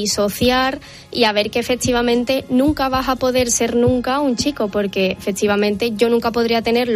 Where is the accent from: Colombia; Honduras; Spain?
Spain; Arcos de la Frontera, Andalusia; De por qué no encajo en mi pueblo, que es Argos de la Frontera.